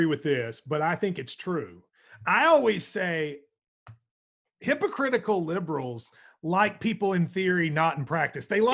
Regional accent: Middlesbrough, North East England, United Kingdom; we were talking about my hometown of Middlesbrough, and I was like, you know, like, I was the Blackest person from Middlesbrough.

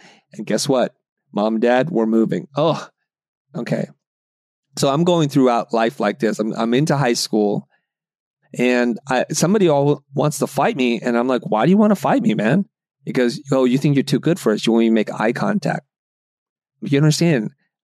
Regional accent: Saigon, Ho Chi Minh City, Vietnam; English is a second language; now in United States; I'm a first generation immigrant. My parents are, and I'm from Saigon, Vietnam. English is my second language.

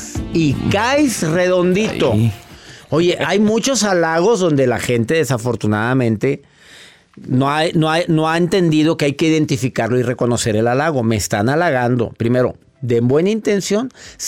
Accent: Mexico; porque en México, en mi país amado, uno de los principales tipos de robo es el fraude

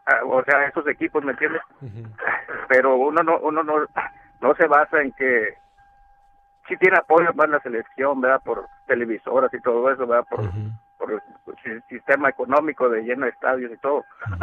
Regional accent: Mexico; yo como mexicano analizo la selección

